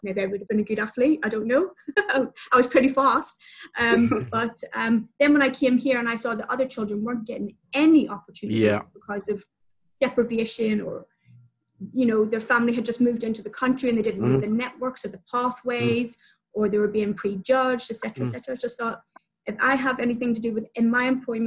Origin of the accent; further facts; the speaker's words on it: Belfast, Northern Ireland, United Kingdom; I thought it was normal the way that we were growing up in Belfast, with all the tensions there